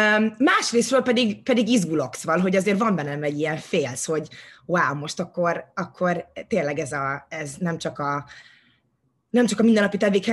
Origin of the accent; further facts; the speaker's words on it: Budapest, Hungary; Én Budapesten nőttem fel, a Lauder iskolába jártam, gimnáziumban, és a szüleim nem zsidók, betértem még egészen fiatalon